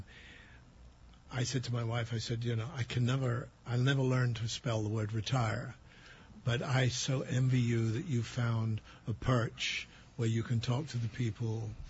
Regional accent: Wales, United Kingdom; And that's, as you can tell from my coloring, I'm Viking Welsh.

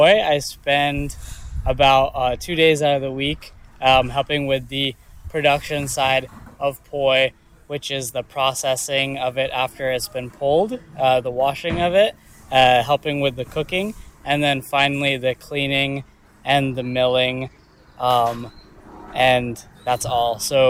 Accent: Hawaii, United States; the connection that I have to poi is growing up on the North Shore is I grew up in what used to be the and what is now the breadbasket for poi production and distribution in the state of Hawaii.

